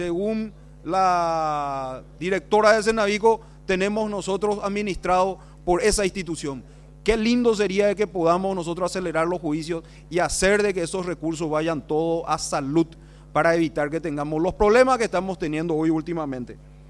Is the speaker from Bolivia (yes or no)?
no; Paraguay; nosotros como país tenemos que redefinir qué es lo que queremos ofrecer como Estado paraguayo a nuestros conciudadanos